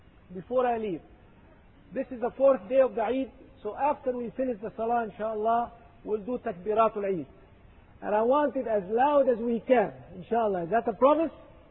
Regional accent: Egypt; I remember when I was growing up in Egypt as a young man.

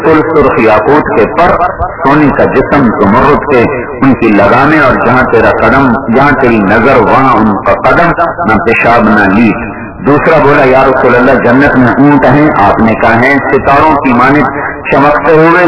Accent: Khanewal, Punjab, Pakistan; خانوال میرا ضلع ہے

